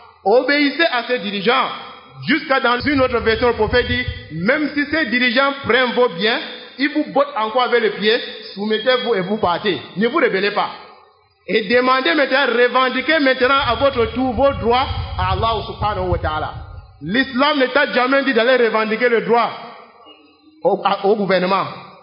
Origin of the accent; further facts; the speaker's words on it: Cameroon; Tu nous connais, nous sommes des Camerounais, nous ne supportons pas.